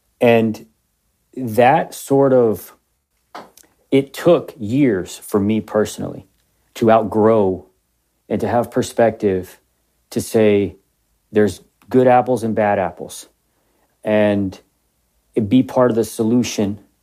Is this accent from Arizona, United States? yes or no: yes; Tucson, Arizona, United States; I grew up here in Tucson. You know, went to Menlo Park Elementary, Utterback Middle School, Tucson High School